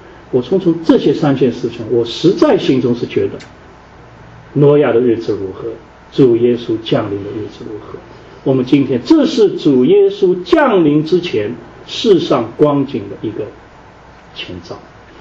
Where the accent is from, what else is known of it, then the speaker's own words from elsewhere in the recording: Chengdu, Sichuan, China; 我们在这里的人就是这副样子的，天府之国，我们成都人就是这样的。